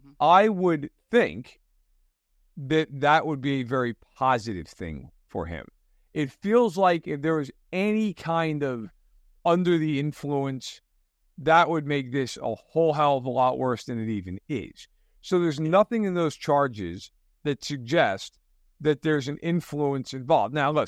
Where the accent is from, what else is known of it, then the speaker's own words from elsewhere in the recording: East Coast, United States; I'm from the East Coast.